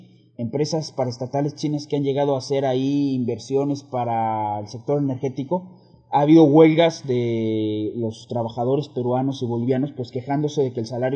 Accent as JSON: {"language": "Spanish", "country": "Mexico", "said": "yo como mexicano, como buen mexicano aficionado al boxeo, ustedes sabrán, el boxeo es muy, muy popular en México."}